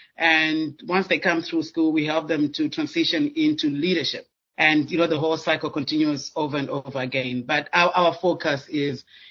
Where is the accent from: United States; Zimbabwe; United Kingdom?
Zimbabwe; I'm from Zimbabwe